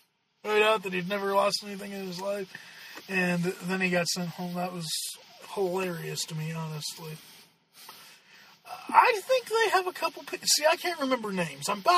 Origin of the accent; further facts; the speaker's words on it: Saginaw, Michigan, United States; Say, I grew up in Saginaw, Michigan, and this is nothing against Saginaw